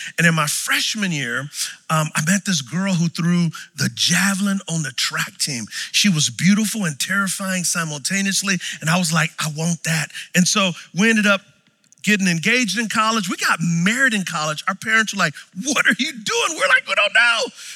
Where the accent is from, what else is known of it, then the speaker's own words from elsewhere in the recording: San Antonio, Texas, United States; So I didn't grow up in church. Grew up in San Antonio and growing up in Texas, football is king, right?